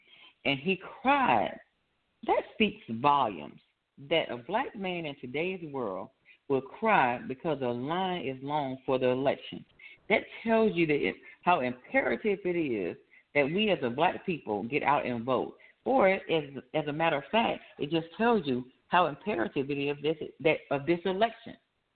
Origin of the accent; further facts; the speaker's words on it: Atlanta, Georgia, United States; now in Valdosta, United States; I live in a good old town of Valdosta, Georgia. I'm originally from Atlanta, by way of DeKalb County, Decatur, Towers High School, and so that's where I started, that's where I got my roots. I'm a Grady baby.